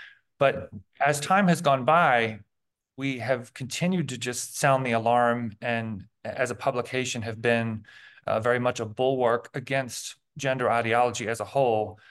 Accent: United States; I'm an American and you're in Canada

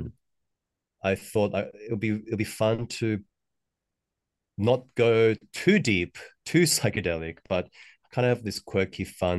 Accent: Australia; also born or lived in South Korea; I guess where I come from, because I'm from Australia, but I've done most of my music in Korea.

